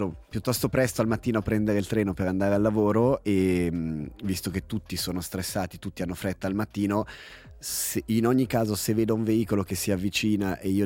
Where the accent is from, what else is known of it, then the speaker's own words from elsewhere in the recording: Ticino, Switzerland; mentre bene o male da ticinese in Ticino tendiamo nel grosso a rispettare.